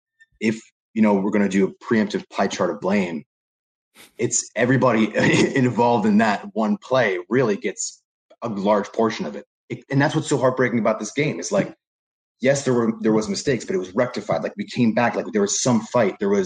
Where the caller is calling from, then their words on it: New Jersey, United States; I'm coming in from Seton Hall University out of New Jersey.